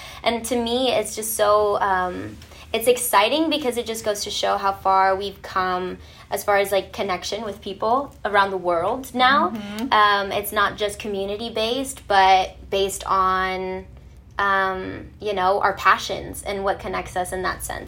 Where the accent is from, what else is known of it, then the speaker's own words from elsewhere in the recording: Inglewood, California, United States; I was born and raised an LA girl, Cali girl, super proud to be where, you know, born and raised in Inglewood, but I am Mexican American. My parents were born in LA as well, but my grandparents are actually from Jalisco, Mexico.